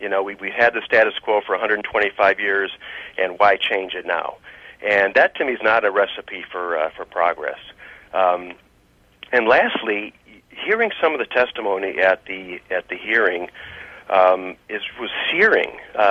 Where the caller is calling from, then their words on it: Chicago, Illinois, United States; I'm calling from Chicago.